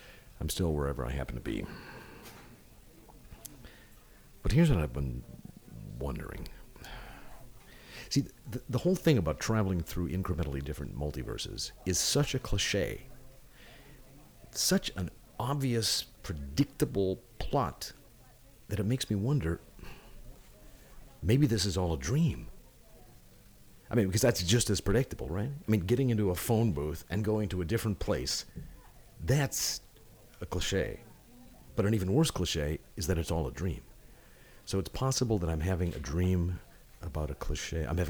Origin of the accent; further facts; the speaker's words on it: Fargo, North Dakota, United States; when you're growing up in Fargo, the tallest building you could possibly imagine was the Fauché Tower.